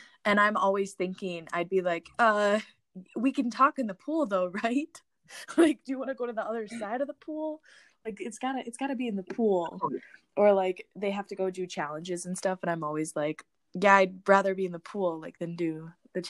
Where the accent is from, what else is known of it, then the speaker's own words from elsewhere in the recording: United Kingdom; accent: British; is so good and it's so funny and it just brings out my British accent